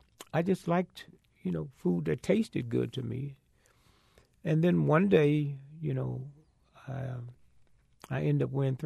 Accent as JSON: {"language": "English", "town": "St. Louis", "region": "Missouri", "country": "United States", "said": "I came from St. Louis, Missouri."}